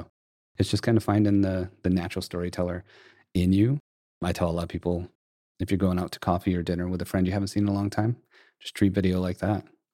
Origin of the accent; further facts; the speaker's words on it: Flint, Michigan, United States; now in Fort Worth, United States; And I grew up in Flint, Michigan, but I live in Fort Worth now, and man, do they get the jerky right in Texas.